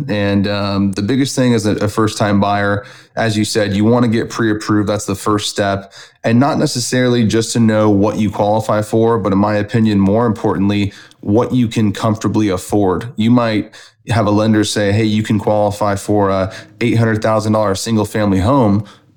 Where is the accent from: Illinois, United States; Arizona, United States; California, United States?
California, United States; Long Beach; I mean, I went to college in Long Beach, and I grew up in Long Beach for probably about 15 years